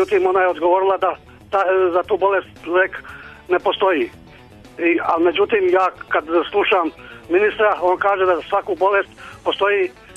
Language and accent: Serbian; Jagodina, Šumadija and Western Serbia, Serbia; ja sam iz Jagodine.